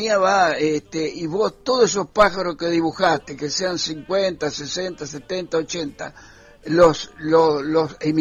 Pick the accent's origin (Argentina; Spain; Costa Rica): Argentina; Villaguay, Entre Ríos; en mi ciudad natal, en mi pueblo natal, en Villaguay.